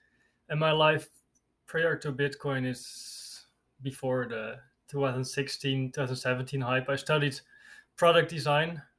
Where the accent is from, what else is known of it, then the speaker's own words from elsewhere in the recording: Netherlands; English is a second language; I'm from the Netherlands. And as I was graduating as a product designer, I moved to Cambodia for half a year to continue my study there